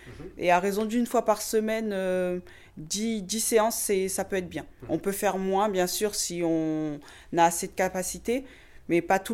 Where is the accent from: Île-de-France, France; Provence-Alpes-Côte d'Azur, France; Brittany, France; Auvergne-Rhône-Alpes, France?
Provence-Alpes-Côte d'Azur, France; Nice; Mes parents vivent à Nice, donc je suis originaire de Nice, oui.